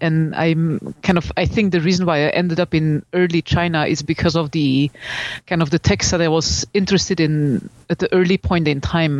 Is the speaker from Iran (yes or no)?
no; Belgium; I'm from Belgium